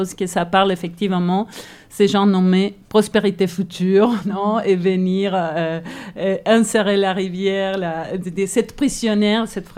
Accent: Argentina; accent: Spanish-speaking; Pardon, mon accent hispanophone, hein, je viens d'Argentine, je ne l'ai pas dit.

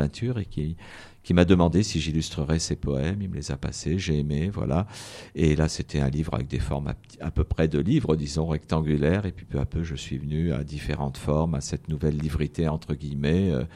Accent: Antibes, Provence-Alpes-Côte d'Azur, France; born there; je suis né à Antibes, mais j'y suis resté peu de temps. J'ai beaucoup voyagé avec mes parents.

